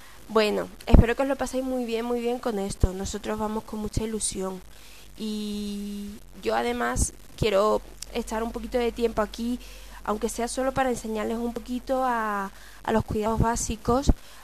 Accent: Cádiz, Andalusia, Spain; now in Ciudad Real, Spain; Vengo de Cádiz, aunque hace poquito me trasladaron a Ciudad Real porque tuve una plaza en el hospital de allí.

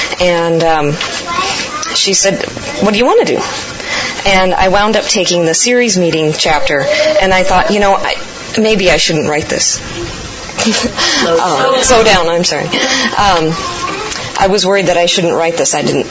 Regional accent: Washington, United States; I'm from Washington.

